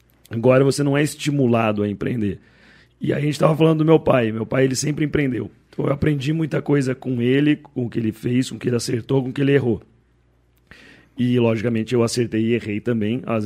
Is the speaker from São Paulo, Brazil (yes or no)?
yes; Campinas, São Paulo, Brazil; born there; Eu nasci em Campinas.